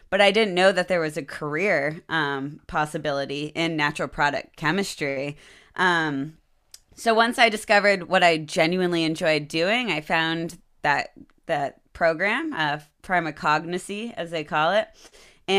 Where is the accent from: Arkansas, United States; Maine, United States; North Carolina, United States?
Maine, United States; When I was young, growing up in Maine, I would grab plants and fungi and extract them